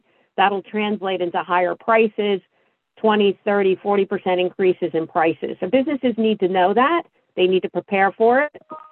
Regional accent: New Jersey, United States; I started my career here in New Jersey. I'm from New Jersey, born and raised

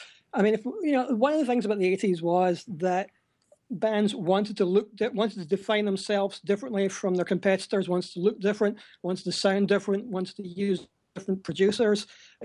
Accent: Scotland, United Kingdom; I'm a Scottish person

